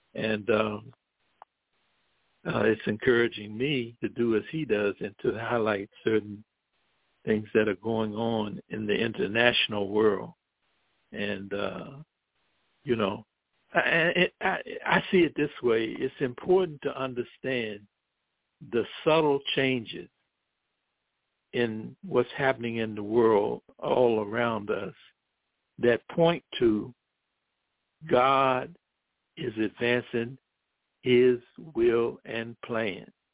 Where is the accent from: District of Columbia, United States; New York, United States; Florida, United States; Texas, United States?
District of Columbia, United States; Washington; he lived for a long time in my hometown of Washington, D.C.